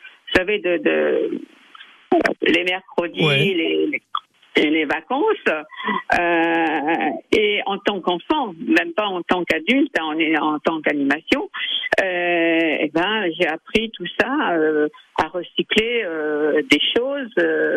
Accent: France; je suis française et je tiens à y rester.

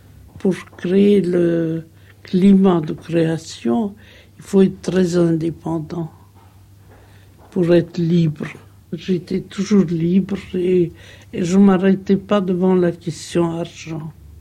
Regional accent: Russia; born there; French is a second language; Je suis née en Russie.

